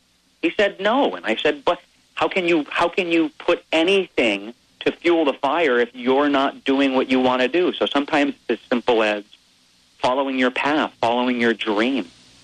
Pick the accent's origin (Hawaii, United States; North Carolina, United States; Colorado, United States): Hawaii, United States; See, now I'm from Hawaii, and these fireplace analogies are really tough for me.